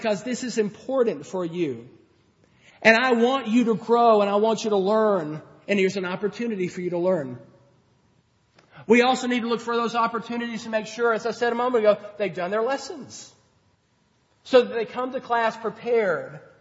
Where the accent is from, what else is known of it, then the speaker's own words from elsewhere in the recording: Mississippi, United States; I know I'm from Mississippi, and that's a strike against me in some ways